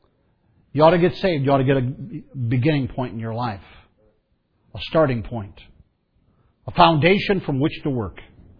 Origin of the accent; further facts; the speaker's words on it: Fremont, Ohio, United States; born there; January 5th, 1958, I was born in Fremont, Ohio, at Fremont Memorial Hospital